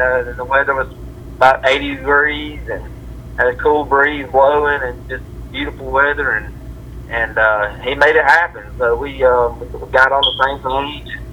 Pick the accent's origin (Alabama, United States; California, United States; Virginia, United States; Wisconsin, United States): Alabama, United States; Oxford; and I grew up in Oxford, which is only about an hour from Georgia.